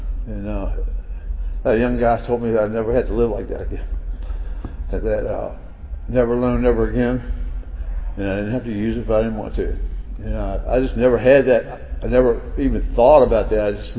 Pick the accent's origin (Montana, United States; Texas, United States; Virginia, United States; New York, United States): Virginia, United States; I'm from the New Dominion area, which is outside of Richmond, Virginia. I'm part of the Central Atlantic region.